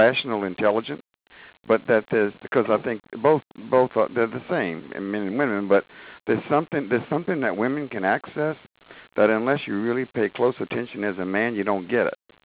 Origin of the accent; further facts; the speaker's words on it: Louisiana, United States; I'm from Louisiana. I'm also the only guy in my NIA class, and I think in Louisiana I could be the only guy who's in NIA in the state.